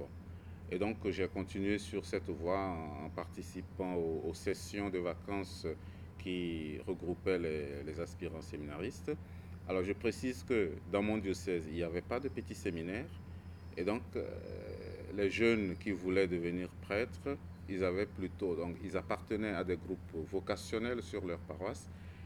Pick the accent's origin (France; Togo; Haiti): Togo; Sokodé, Centrale; je suis originaire du Togo. Je suis né le 4 octobre 1976, donc j'ai bientôt 42 ans.